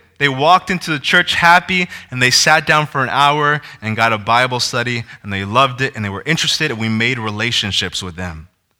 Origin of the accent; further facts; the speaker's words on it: California, United States; I love basketball too. I'm from California.